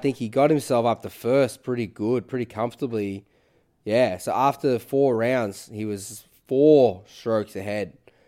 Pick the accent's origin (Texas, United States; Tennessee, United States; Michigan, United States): Michigan, United States; and I'm from Michigan. I got family living there.